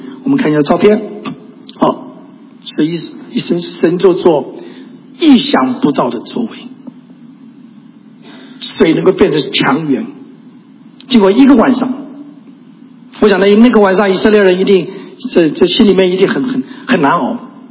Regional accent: Taiwan; 我们从台湾来，台湾最近常有台风

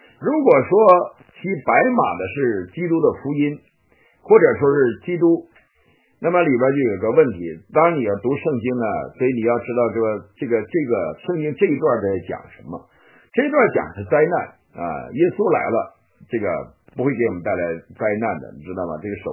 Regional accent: China; 我们在中国长大都觉得共产党好啊，

